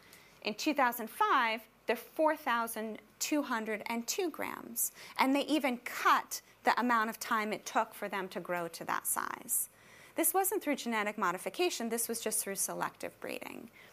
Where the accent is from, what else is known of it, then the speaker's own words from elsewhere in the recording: United States; So I'm obviously from the United States.